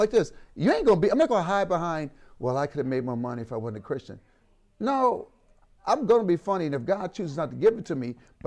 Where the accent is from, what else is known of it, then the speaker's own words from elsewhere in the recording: Benton Harbor, Michigan, United States; I'm a kid from Benton Harbor, Michigan. I wasn't supposed to be here.